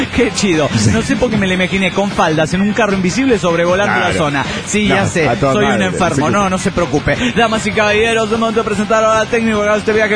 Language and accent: Spanish; Apodaca, Nuevo León, Mexico; Y nosotros venimos de la pedo de Monterrey, Nuevo León, México, más específicamente en Apodaca.